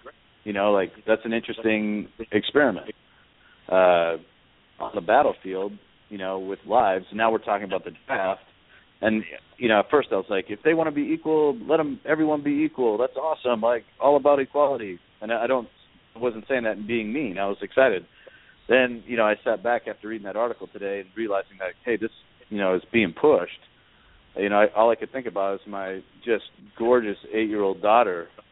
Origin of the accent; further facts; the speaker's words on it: Canada; now in United States; as everyone knows, I'm from Canada, and I came to the United States because I love the opportunity that America stands for.